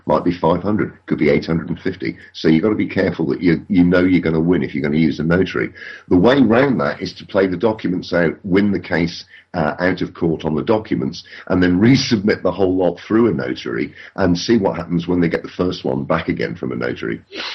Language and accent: English; England, United Kingdom; now in France; Yeah, I'm an Englishman in France talking French to a Frenchman, but I'm still bloody English.